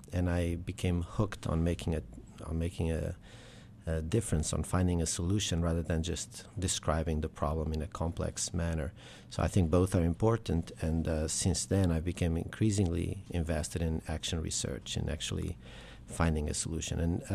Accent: Portugal; now in United States; And honestly, I go to Portugal quite a bit. I spend about a month every year in my hometown.

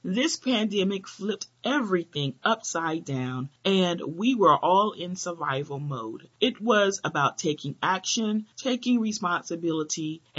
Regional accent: Queens, New York, United States; I'm from Queens, a New York native, and we have this organic hustle when we're used to starting from the ground up.

